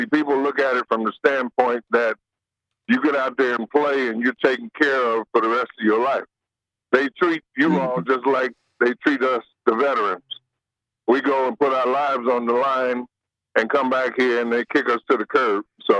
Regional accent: Detroit, Michigan, United States; now in Milwaukee, United States; I've been in Milwaukee 55 years, but I'm from Detroit.

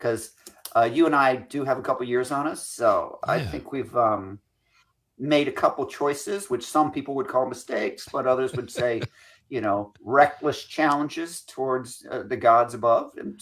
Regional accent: Scotland, United Kingdom; I'm Scottish

